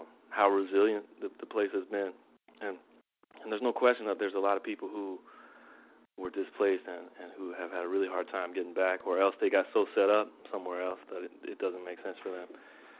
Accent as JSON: {"language": "English", "region": "North Carolina", "country": "United States", "tie": "born or raised there", "also_born_or_lived": "New Orleans", "said": "My most formative musical experiences, I grew up in North Carolina, but my most formative musical experiences were in New Orleans. And I moved there in 1993."}